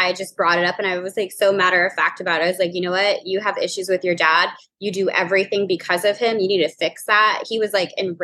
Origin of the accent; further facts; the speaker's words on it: New Orleans, Louisiana, United States; And I'm from New Orleans. So obviously very French names.